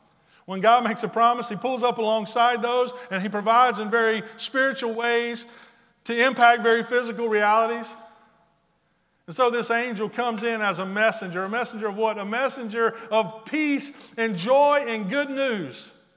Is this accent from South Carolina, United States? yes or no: yes; Wallace, South Carolina, United States; I grew up in Wallace. So when you tell people where you live, you say, well, you know where Bennettsville is, right? Yeah, well, right there by Bennettsville.